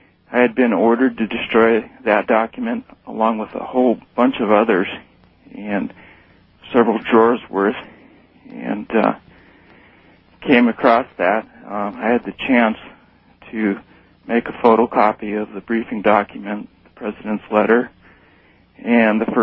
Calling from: Midwest, United States; I'm calling from the Midwest, and I'd like to remain anonymous if I could.

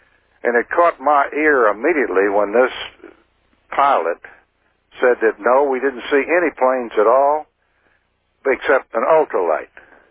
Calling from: Galveston, Texas, United States; I'm calling from Galveston Island in the Gulf of Mexico. That's Galveston, Texas.

